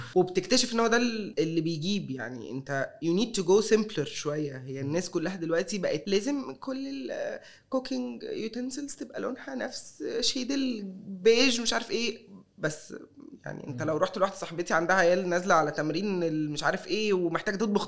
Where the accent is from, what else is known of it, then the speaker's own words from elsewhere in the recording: Egypt; واحنا كمصريين food is everything for us.